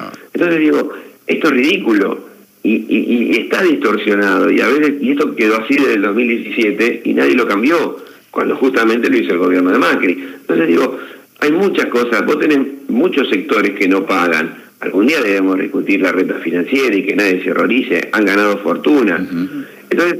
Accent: Argentina; qué rápido que somos los argentinos para ver el mal enseguida

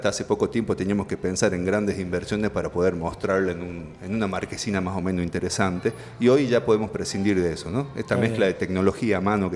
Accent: La Rioja, Argentina; No significa que desconozco que soy parte de La Rioja indefectiblemente

